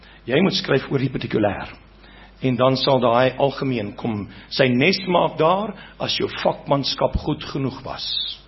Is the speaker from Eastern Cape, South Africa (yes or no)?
yes; Eastern Cape, South Africa; ek kom van die Ooskaap, waar ek groot geword het, en helfte van die boere daar het ook hulle bediendes gebepaard.